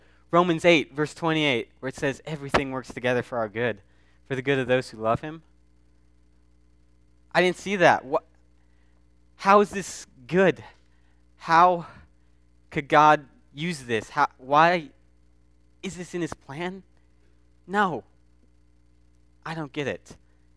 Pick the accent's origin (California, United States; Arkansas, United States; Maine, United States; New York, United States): Arkansas, United States; I grew up in Arkansas, and I had the two best friends in the world.